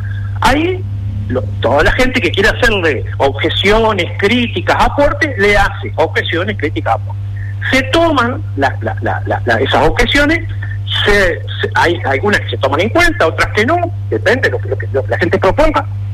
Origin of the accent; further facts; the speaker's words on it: Tararira, Colonia, Uruguay; mañana se va a hacer el de mi pueblo, Tararira.